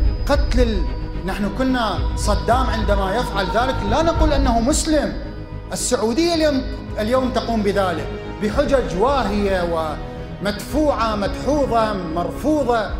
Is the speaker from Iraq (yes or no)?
yes; Iraq; لا ننسى نحن كعراقيين أخواني